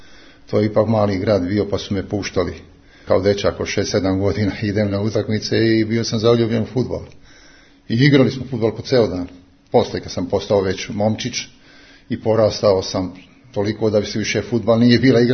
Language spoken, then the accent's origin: Bosnian; Mostar, Federation of Bosnia and Herzegovina, Bosnia & Herzegovina; born there; Moji roditelji su bili intelektualci, ja sam rođen u Mostaru, 1948. godine, znači posleratno dete.